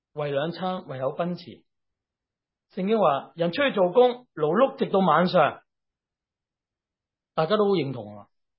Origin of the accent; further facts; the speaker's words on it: Hong Kong; 即系我香港人都有排队文化。